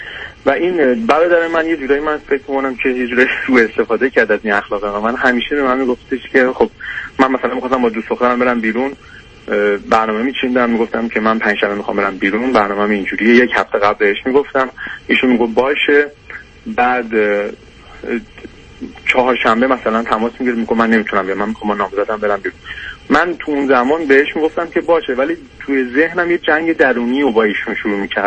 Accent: Tehran, Tehran Province, Iran; born there; من 30 سالم هستش، توی خانواده پر جمعیت توی منطقه ضعیف تهران به دنیا آمدم و بچه آخر خانواده هستم

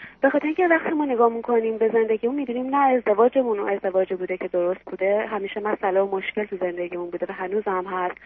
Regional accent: Iran; moved away as an adult; now in Dubai, United Arab Emirates; از ایران، بله، از ایران مهاجرت کردیم به دبی

